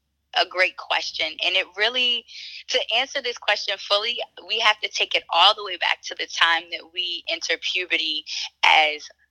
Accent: Baltimore, Maryland, United States; So for me, I'm a Black woman and I'm from Baltimore.

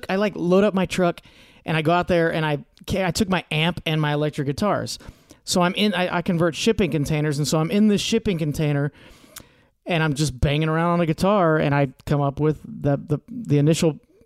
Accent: Corpus Christi, Texas, United States; My Corpus. We have different moms. I grew up in Corpus

